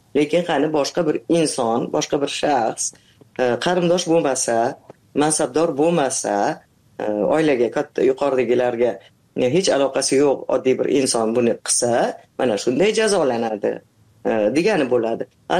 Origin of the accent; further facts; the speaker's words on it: Tashkent, Uzbekistan; Ha, men toshkentda tug'ilib o'sganman. Ha, toshkentda.